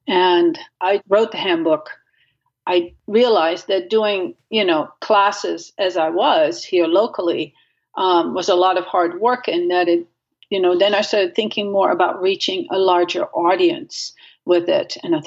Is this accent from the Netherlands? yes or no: yes; Netherlands; I grew up in Holland and without a car.